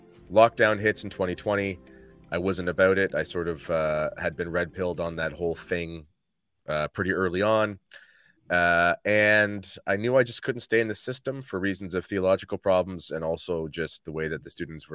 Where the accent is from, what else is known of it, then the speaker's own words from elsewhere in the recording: Canada; growing up in Canada, I mean, it's a very different country.